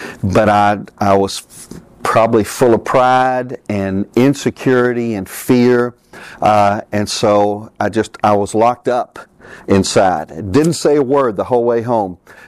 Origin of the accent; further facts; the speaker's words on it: Harriman, Tennessee, United States; also born or lived in Knoxville / Johnson City / Newport; I was born in Knoxville, moved to Johnson City, Newport, Harriman, went to high school in Harriman